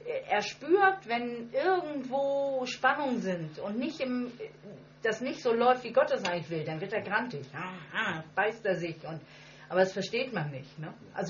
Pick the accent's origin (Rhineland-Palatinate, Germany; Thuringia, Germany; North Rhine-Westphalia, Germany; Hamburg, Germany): Hamburg, Germany; Und ich jetzt als Hamburgerin sitze ich als einzig Deutsche in einer afrikanischen Gemeinde.